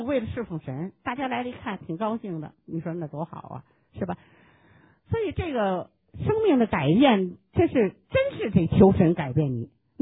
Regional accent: China; 今天我讲我们中国人就那样

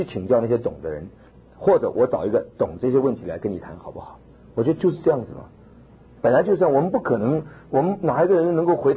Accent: Taiwan; 如果说今天你看我从台湾来

